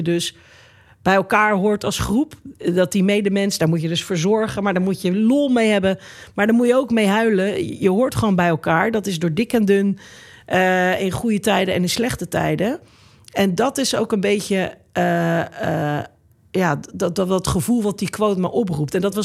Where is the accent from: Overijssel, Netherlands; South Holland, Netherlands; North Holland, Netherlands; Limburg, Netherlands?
South Holland, Netherlands; Rotterdam; Zeker toen ik opgroeide in Rotterdam in de jaren 80 en 90.